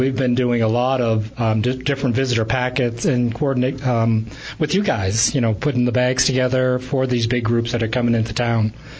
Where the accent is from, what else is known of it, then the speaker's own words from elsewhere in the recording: Boston, Massachusetts, United States; And I know all about that because I'm from Boston.